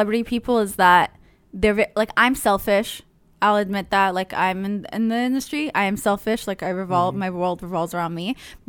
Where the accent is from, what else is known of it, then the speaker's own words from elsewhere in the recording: Israel; But I grew up in Israel, so it was really hot.